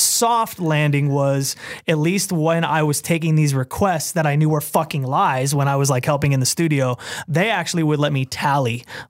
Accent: California, United States; I mean, I grew up in the Bay just loving

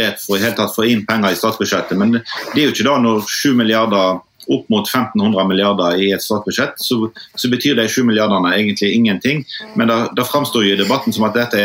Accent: Østfold, Norway; Jeg kommer jo fra Østfold kommune, så er en veldig skatterik kommune

